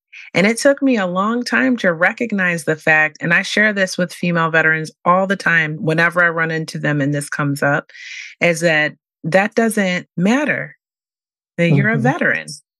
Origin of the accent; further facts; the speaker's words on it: East Coast, United States; We went to school on the East Coast. I'm from the East Coast.